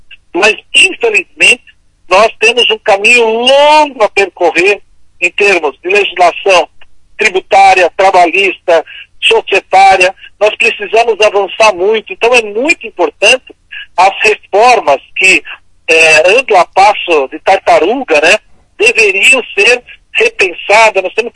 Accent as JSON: {"language": "Portuguese", "town": "Capanema", "region": "Paraná", "country": "Brazil", "tie": "born or raised there", "said": "eu sou filho de agricultores, né? Nasci em Capanema, interior do Paraná. Minha família era muito pobre, muito pobre."}